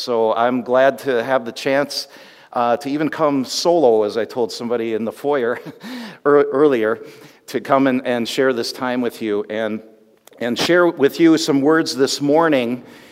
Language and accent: English; St. Catharines, Ontario, Canada; born there; I come from Mennonite roots and was born in Ontario, in St. Catharines